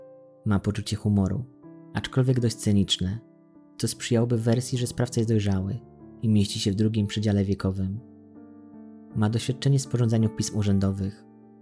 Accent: Warsaw, Masovian Voivodeship, Poland; Ja sam, będąc warszawiakiem, wnukiem warszawiaka, czułem sztuczność w tym sformułowaniu.

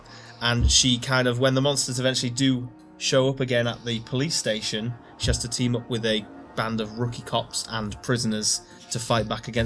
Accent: York, Yorkshire and the Humber, United Kingdom; We're from York in the UK.

